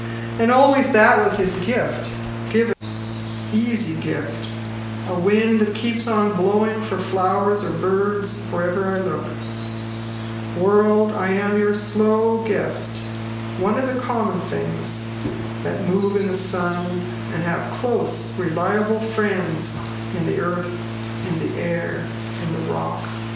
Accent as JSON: {"language": "English", "region": "Alaska", "country": "United States", "tie": "born or raised there", "said": "I grew up in Alaska, and this is an experience from my childhood."}